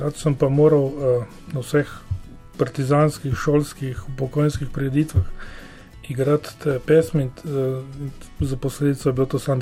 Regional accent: Šturje, Gorizia, Slovenia; Jaz sem iz Šturi.

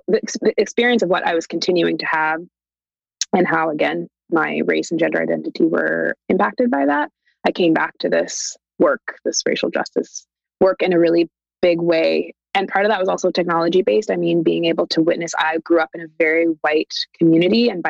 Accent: Canada; So I'm Canadian, born and raised in Canada.

